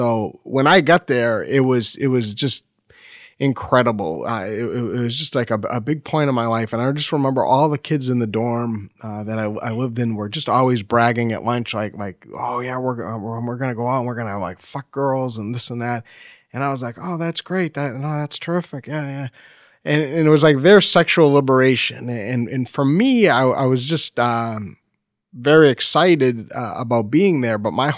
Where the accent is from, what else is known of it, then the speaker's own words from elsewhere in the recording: New Hampshire, United States; So I grew up in New Hampshire, and I have one older brother that's 4 years older.